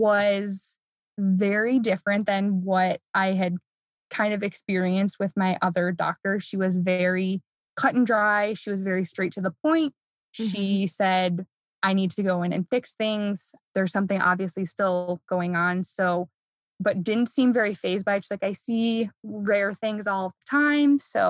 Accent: Midwest, United States; born or raised there

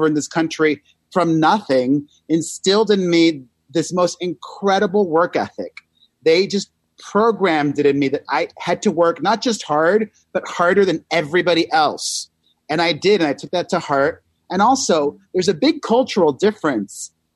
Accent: Miami, Florida, United States; born there; I was born in Miami. Both of my parents are Cuban.

